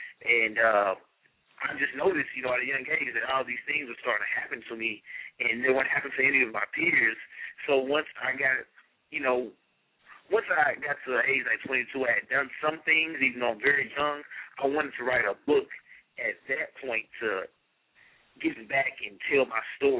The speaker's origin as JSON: {"language": "English", "town": "Memphis", "region": "Tennessee", "country": "United States", "tie": "born or raised there", "also_born_or_lived": "Nashville / Atlanta", "lives_now": "Chicago, United States", "said": "Well, I'm originally from the southeast area. I grew up in Memphis. I lived in Nashville. I lived in Atlanta. I actually live in Chicago, Illinois now."}